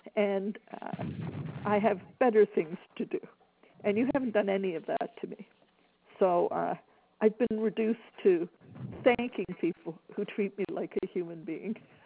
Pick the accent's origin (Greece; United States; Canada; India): Canada; So being Canadian, I'm too polite to just hang up.